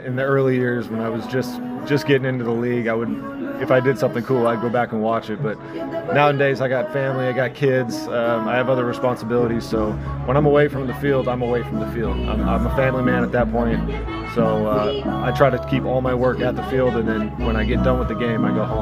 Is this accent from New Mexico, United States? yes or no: yes; Albuquerque, New Mexico, United States; I'm from Albuquerque, New Mexico.